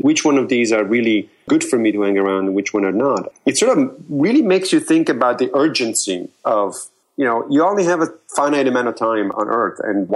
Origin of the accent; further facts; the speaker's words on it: Rome, Lazio, Italy; First of all, I grew up in Rome.